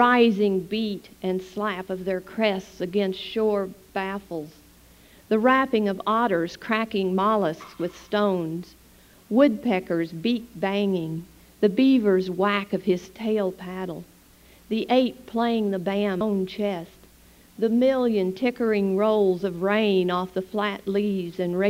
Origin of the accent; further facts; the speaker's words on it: Missouri, United States; now in Houston, United States; I grew up in Missouri and really had my background in a forest. So I was always under trees. Well, when we moved to Houston, or just outside of Houston, I had a very different environment to get used